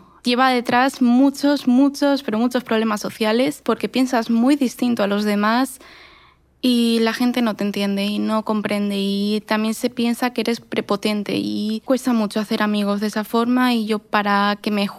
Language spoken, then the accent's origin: Spanish; Valencia, Valencian Community, Spain; tengo 23 años y bueno, estudio en el campus de la UPV de Vera. Vengo de Valencia